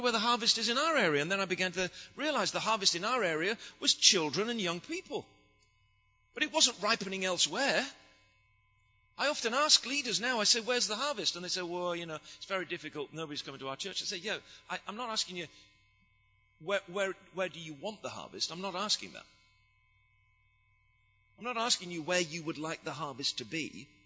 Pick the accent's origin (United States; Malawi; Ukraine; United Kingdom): United Kingdom; England; as thick-skinned and as idiotic as I am, I'm an Englishman, I wear a bow tie.